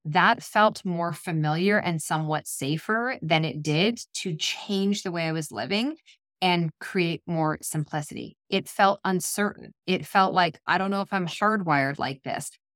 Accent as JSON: {"language": "English", "region": "Ontario", "country": "Canada", "lives_now": "British Columbia, Canada", "said": "We're from Ontario in Canada. We live in BC"}